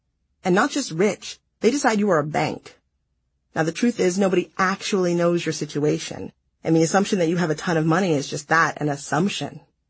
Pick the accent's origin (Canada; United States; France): United States; Midwest; I am from the Midwest.